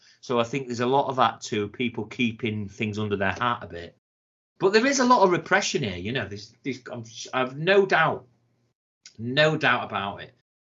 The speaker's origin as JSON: {"language": "English", "region": "Wales", "country": "United Kingdom", "said": "I'm saying this because I am half Welsh. So I am, you know, I think I've got a little bit of a right. I'm not being anti-Welsh. I am fucking Welsh and I live in Wales."}